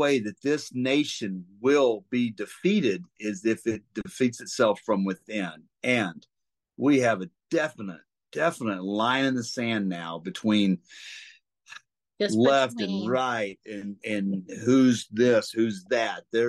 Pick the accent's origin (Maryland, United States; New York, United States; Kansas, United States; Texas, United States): Texas, United States; Grand Prairie; When we were growing up in Grand Prairie, Texas.